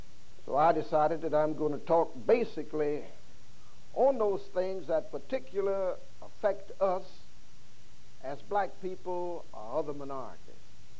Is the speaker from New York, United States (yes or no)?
no; North Carolina, United States; I'd make her the authority because I'm from North Carolina and she is.